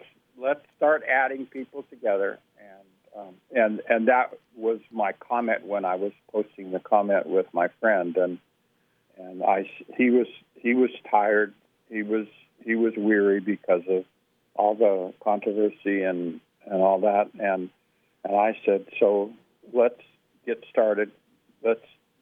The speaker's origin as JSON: {"language": "English", "town": "Portland", "region": "Oregon", "country": "United States", "tie": "born or raised there", "said": "But when I was growing up in Portland, it was springtime. And when I was growing up in Southern Oregon, it was those wonderful summers"}